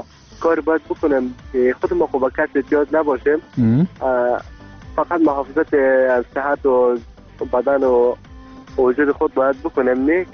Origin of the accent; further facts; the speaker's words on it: Afghanistan; کل ما افغان هستیم